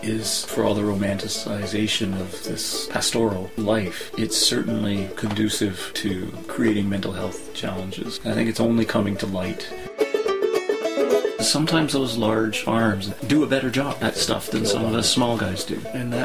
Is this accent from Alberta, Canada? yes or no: no; Ontario, Canada; my father's side of the family was a farm family. Yep. I grew up in the Niagara region. Cherry orchards, peach orchards, all that stuff was around us.